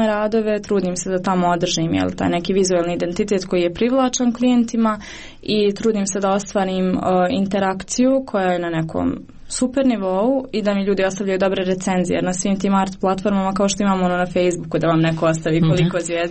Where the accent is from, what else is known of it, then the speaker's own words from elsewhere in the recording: Sarajevo, Federation of Bosnia and Herzegovina, Bosnia & Herzegovina; jer ja sam ipak iz Sarajeva